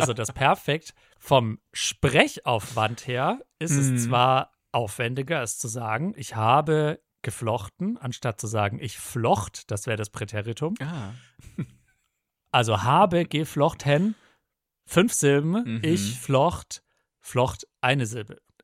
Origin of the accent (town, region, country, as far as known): Bavaria, Germany; accent: Franconian